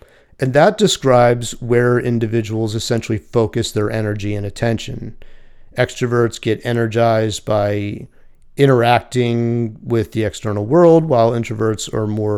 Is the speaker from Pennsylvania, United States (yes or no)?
yes; Philadelphia, Pennsylvania, United States; So, around 1943, Isabel Briggs Myers was working in Philadelphia. My hometown.